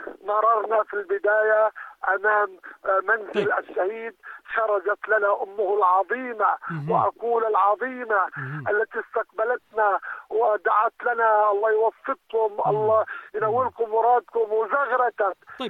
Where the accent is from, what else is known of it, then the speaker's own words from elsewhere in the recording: Palestine; نحن كفلسطينيين إمكانياتنا يعني محدودة لكن إمكانياتنا كبيرة بفعل إنه إحنا أصحاب الأرض وإحنا أصحاب الحق